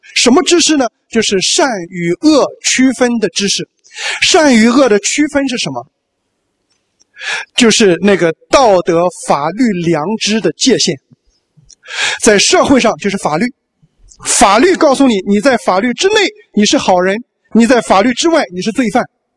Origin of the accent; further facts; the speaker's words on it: China; 所以当我们中国人那时候讲到需要雷锋同志学习的时候